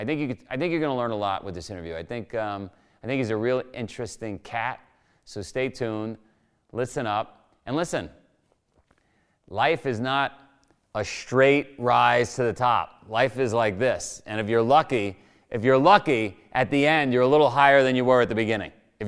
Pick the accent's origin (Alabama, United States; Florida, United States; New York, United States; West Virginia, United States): New York, United States; Queens; It turns out he's from Queens. I'm from Queens.